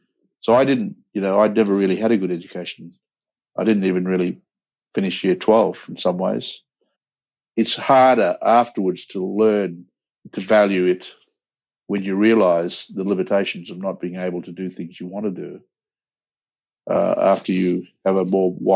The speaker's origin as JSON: {"language": "English", "town": "Broome", "region": "Western Australia", "country": "Australia", "tie": "born or raised there", "also_born_or_lived": "Perth", "said": "I think going to Perth had its different dynamics and struggle, because we were exposed. Growing up in Broome, you kind of protected it a bit, because you live in your own environment"}